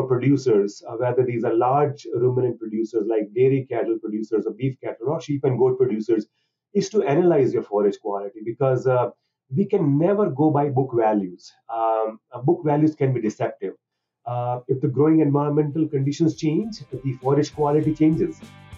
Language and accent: English; India; English is a second language; I'm originally from India. So I finished my DVM and I did my master's at the National Dairy Research Institute, again in India